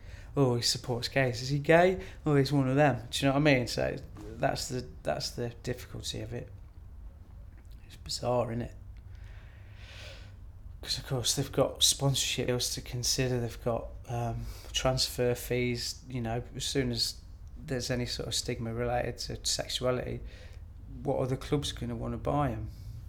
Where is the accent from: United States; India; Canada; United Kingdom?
United Kingdom; Nottingham, East Midlands; Because I was brought up in Nottingham, I was having difficulty with my own sexuality